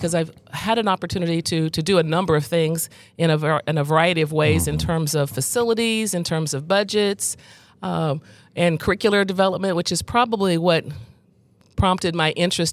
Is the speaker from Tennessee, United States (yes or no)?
no; Iowa, United States; So I grew up in Iowa. I'm a farm girl.